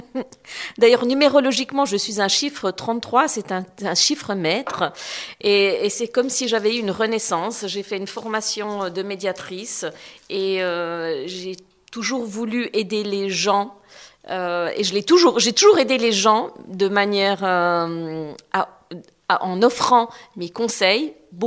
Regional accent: Biel/Bienne, Bern, Switzerland; born there; now in Neuchâtel, Switzerland; j'ai jamais beaucoup aimé Bienne. Je me suis jamais sentie à l'aise. J'ai toujours voulu être ailleurs, parce que même si je suis née à Bienne, je suis une enfant du monde, une enfant internationale

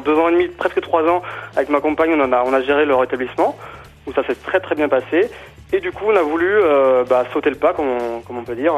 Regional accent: Brittany, France; Eh bien, du coup, je suis originaire de Bretagne.

